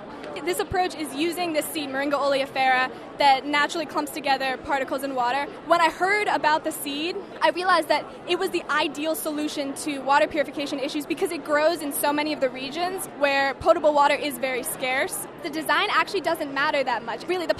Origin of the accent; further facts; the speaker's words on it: Kennett Square, Pennsylvania, United States; I'm from Unionville High School in Kennett Square, Pennsylvania